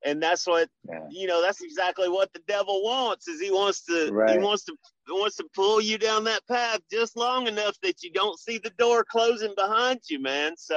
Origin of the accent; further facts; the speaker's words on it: Memphis, Tennessee, United States; Because like I said, I grew up in Memphis. I grew up a poor Memphis boy.